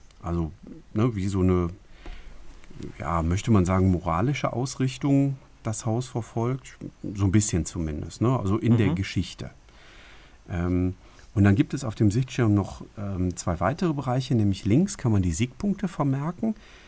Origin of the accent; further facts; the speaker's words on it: Herzogenrath, North Rhine-Westphalia, Germany; oh, das sind die Farben meiner Heimatstadt hier, Herzogenrath, spiele ich mal in Gelb-Rot.